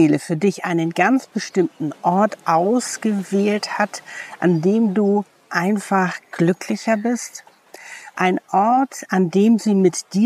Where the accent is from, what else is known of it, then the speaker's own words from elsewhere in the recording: Hamburg, Germany; Zum Beispiel Hamburg ist meine Heimatstadt. Ich liebe auch Hamburg und ich bin auch gerne da.